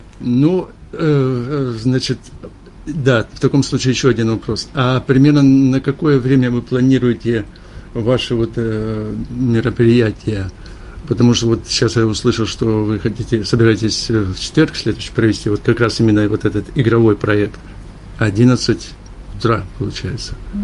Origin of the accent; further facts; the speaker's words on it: Siberia, Russia; я живу, сам я из Сибири, то есть разница с Москвой 4 часа.